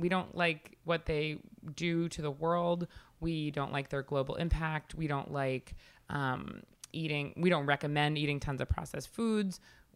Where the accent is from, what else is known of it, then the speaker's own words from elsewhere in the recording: Long Island, New York, United States; And I grew up in Long Island, as everybody on the planet knows by now.